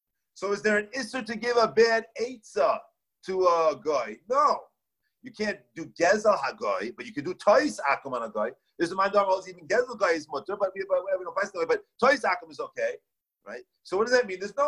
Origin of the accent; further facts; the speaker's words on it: United States; also born or lived in Israel; Everybody asks me where I'm from, I say Eretz Yisrael. They ask me where I grew up, I say I grew up in America.